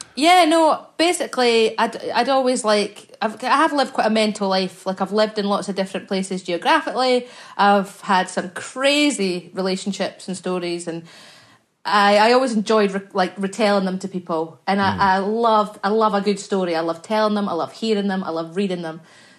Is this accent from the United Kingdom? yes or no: yes; Scotland, United Kingdom; I'm Scottish. We say it like it's nothing.